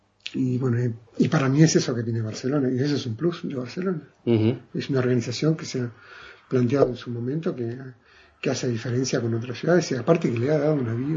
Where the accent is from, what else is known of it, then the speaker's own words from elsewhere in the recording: Buenos Aires, Argentina; De Buenos Aires.